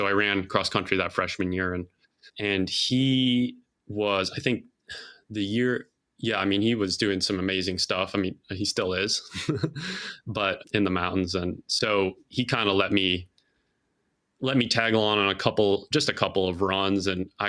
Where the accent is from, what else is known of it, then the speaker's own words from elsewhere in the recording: Chicago, Illinois, United States; Yeah, I'm from Chicago, from the city.